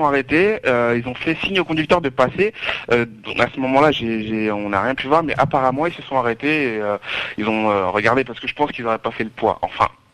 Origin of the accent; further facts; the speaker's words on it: Senegal; Moi, je suis sénégalais.